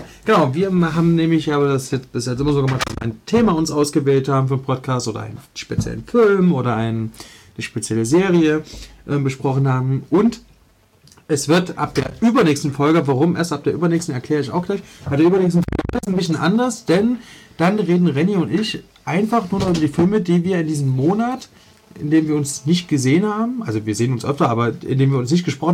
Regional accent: Leipzig, Saxony, Germany; ich bin in Leipzig-Reutlitz aufgewachsen.

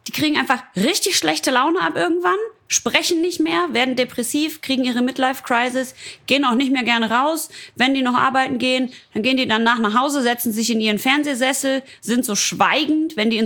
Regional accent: North Rhine-Westphalia, Germany; Ich komme ja aus dem Ruhrpott

